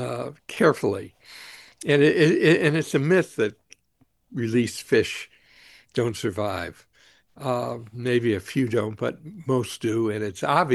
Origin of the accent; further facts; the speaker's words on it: New England, United States; Yeah. Well, you know, I'm from New England, but, and I love the New England coast. I love the rockiness of it.